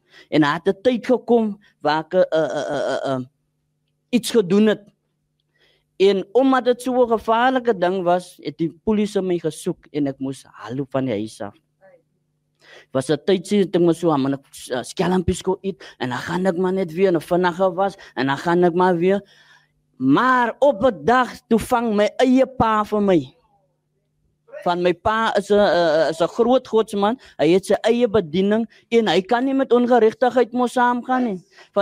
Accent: Cape Town, Western Cape, South Africa; born there; ek is gebore in die Kaap. En ek weet nie, ek was, om eerlijk te wees, ek was nog nooit in Joburg.

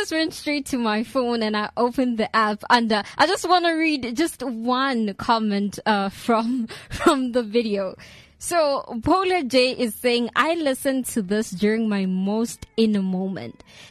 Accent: South Africa; I think that is the biggest news for me, as I'm South African.

